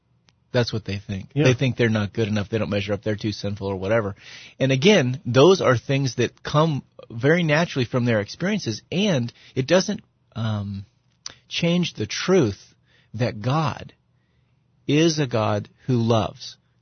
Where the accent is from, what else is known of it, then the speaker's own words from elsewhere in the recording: United States; you know, as an American, I'm never really worried about my security.